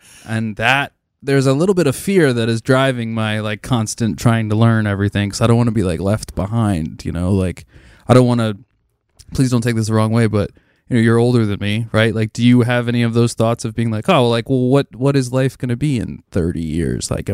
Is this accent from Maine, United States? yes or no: no; Lancaster, Pennsylvania, United States; so like I was born in Lancaster, I've lived in Lancaster, I've had the opportunity through the music and other things to travel around a bit.